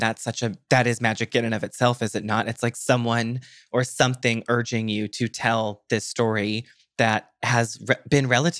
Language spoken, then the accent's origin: English; New England, United States; I am from New England